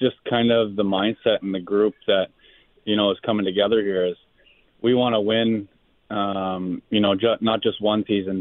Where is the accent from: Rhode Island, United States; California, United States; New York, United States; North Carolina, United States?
California, United States; Anaheim; I came from Anaheim, so I was used to the somewhat of a similar weather, somewhat of the similar beach.